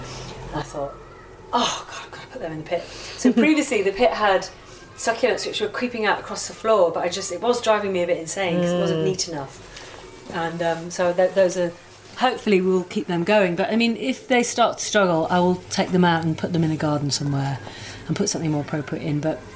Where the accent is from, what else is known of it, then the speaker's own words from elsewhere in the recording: Yorkshire and the Humber, United Kingdom; I grew up in Yorkshire, East Yorkshire, and they were four doors down from my house.